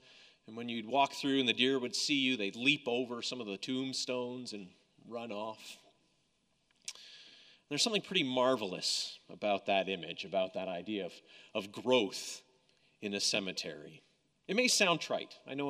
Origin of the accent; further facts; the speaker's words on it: Toronto, Ontario, Canada; Near where I grew up in Toronto, there's a massive cemetery that we used to go for walks through.